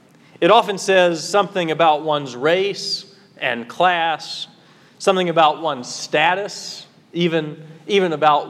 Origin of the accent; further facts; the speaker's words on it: Southern Appalachia, United States; accent: southern Appalachian; moved away; Now, years away from home have worn down my own accent from southern Appalachia, but this guy would stand there and talk to me as if he's